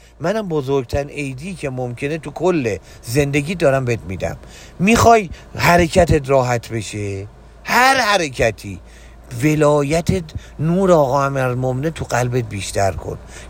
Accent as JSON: {"language": "Persian", "country": "Iran", "said": "چقدر قشنگ ما به عنوان یه ایرانی خواستیم خلق بشیم تو این کشور"}